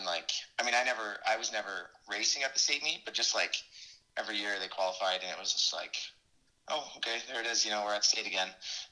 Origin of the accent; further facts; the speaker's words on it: Stillwater, Minnesota, United States; I'm from Stillwater. Like I said, big running community there.